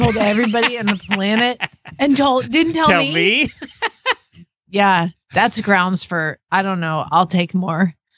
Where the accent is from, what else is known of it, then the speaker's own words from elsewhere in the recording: Phoenix, Arizona, United States; from Phoenix, Arizona.